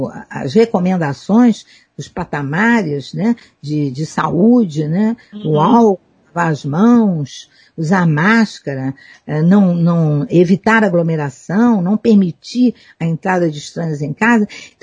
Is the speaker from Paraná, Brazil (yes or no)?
no; Rio de Janeiro, Brazil; sou nascida e criada na Tijuca. Uhum. Me casei e continuei morando na Tijuca. Morava numa rua em que toda a nossa família morava naquela rua.